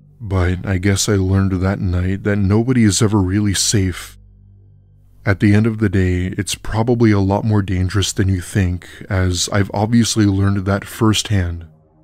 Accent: Greenville, North Carolina, United States; I had just gotten my first ever real paying job at a grocery store in my hometown of Greenville, North Carolina.

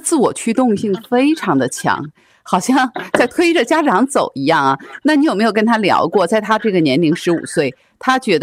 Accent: North China, China; 因为我小的时候在北方，我是参加过速滑比赛的

